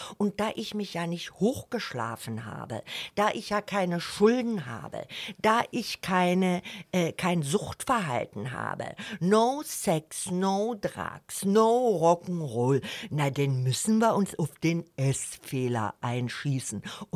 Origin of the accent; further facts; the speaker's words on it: Berlin, Germany; Als Berliner, wenn du irgendwo seriös tätig sein willst, kannst du dir das nicht erlauben. Es könnte ein Konzernchef nicht so reden wie ich jetzt.